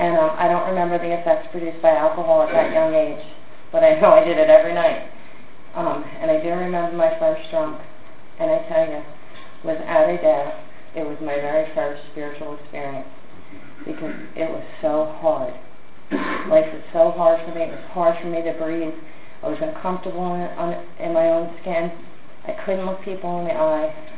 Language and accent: English; New Jersey, United States; born there; And I was born in New Jersey. And we have a Jersey crew here.